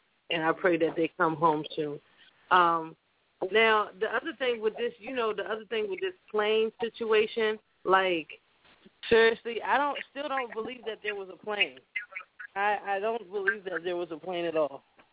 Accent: Nigeria; I'm actually Nigerian, and it just saddens me that this is going on in my country.

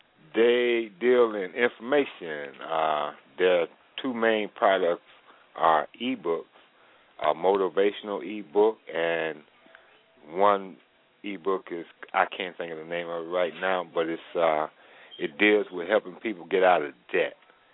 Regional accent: Muskegon, Michigan, United States; I am from Muskegon, Michigan.

